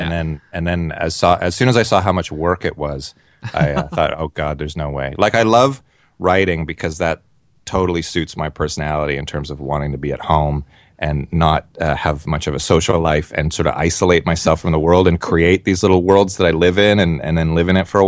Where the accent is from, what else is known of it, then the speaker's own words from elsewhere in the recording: Scarborough, Ontario, Canada; I was born in Scarborough. Yeah. I mean, we moved here when I was 10, but I identify as Scarberian